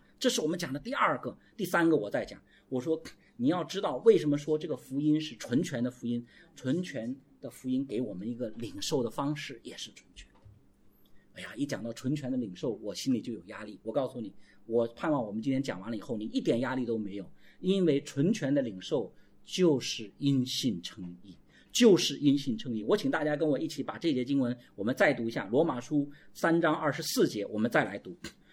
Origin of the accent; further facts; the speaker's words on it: Guangdong, China; 我们广东人喜欢喝汤，对吧？